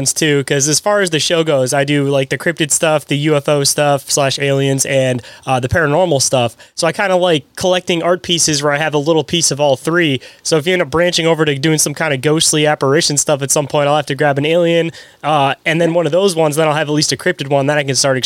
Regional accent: Michigan, United States; because I'm from Michigan. I drove all the way out to Pennsylvania

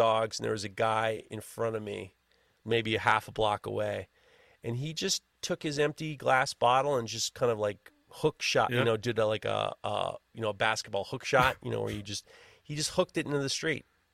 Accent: New York, United States; I am from New York, and, you know, scolding people doesn't work anymore.

